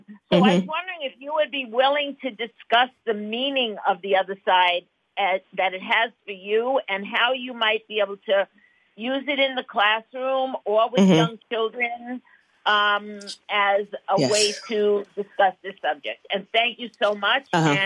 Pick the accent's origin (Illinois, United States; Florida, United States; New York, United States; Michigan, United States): New York, United States; Brooklyn; growing up in the East New York section of Brooklyn in the 50s and 60s, it was very natural for me to be friends with children of all shapes, sizes, and colors